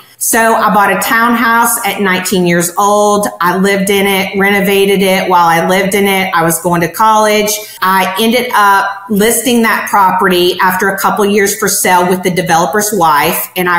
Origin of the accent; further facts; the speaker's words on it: Missouri, United States; remember, I was raised in the Midwest, so it's rural Missouri, and it's not like a typical master plan community.